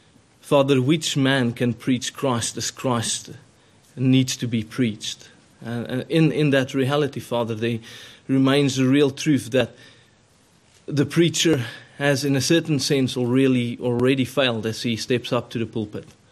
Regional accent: South Africa; accent: South African; through all the names of Isaac's half-brothers and not me with my South African accent.

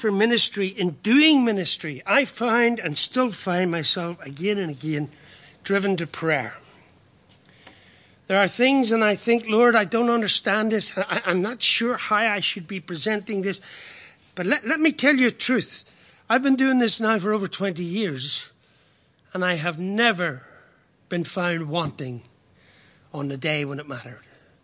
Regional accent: Ireland; I'm Irish. I'm simple. I can live with that.

